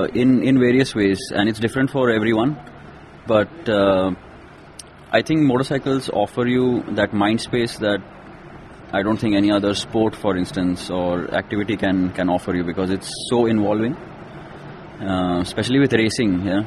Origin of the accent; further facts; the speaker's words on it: Kolhapur, Maharashtra, India; English is a second language; I grew up in Kolhapur. So there's a very small place, a fort called Panara, where you can, it's a bit of a climb, it's on the mountaintop, right?